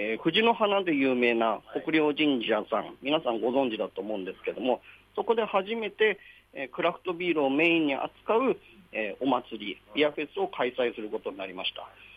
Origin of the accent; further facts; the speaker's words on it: Chofu, Tokyo, Japan; 自分は調布出身なんですけども